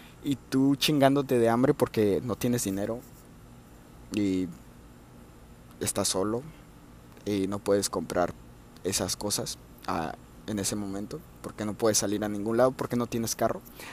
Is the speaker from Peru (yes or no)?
no; Mexico; me van a pagar el día como allá en México, porque yo soy mexicano.